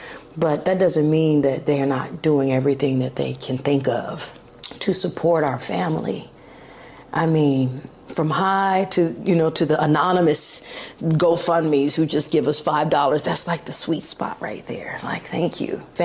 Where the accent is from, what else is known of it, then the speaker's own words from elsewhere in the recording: Altadena, California, United States; We grew up here in Altadena, right in Dena.